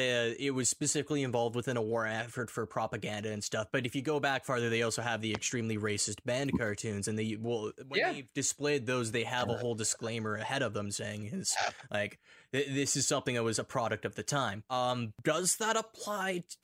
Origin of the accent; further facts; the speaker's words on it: Ontario, Canada; we grew up in Northern Ontario.